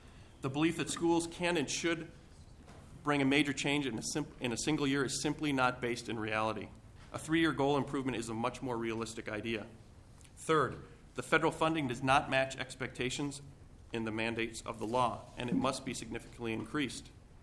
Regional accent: Robbinsdale, Minnesota, United States; I grew up in the Robbinsdale School District. I've been a teacher in the Robbinsdale School District for nearly 20 years

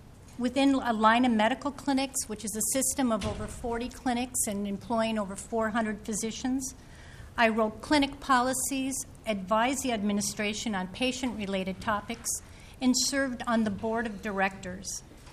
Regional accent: Wyoming, Minnesota, United States; And I'm from Wyoming, Minnesota.

